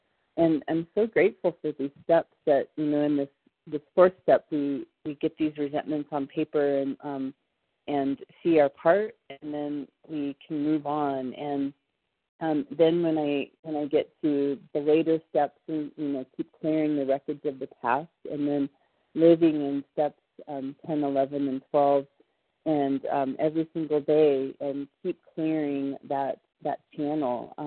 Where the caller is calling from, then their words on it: Colorado, United States; I'm calling from Colorado.